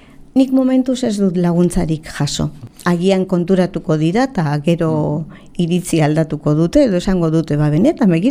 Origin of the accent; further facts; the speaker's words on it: Hondarribia, Basque Country, Spain; Ni jaio nintzen Hondarribiko bihotzian, alde zaharraren bihotzian, Plaza El Obispon, jaio nintzen. Hor eman nuen nik haurtzaroa.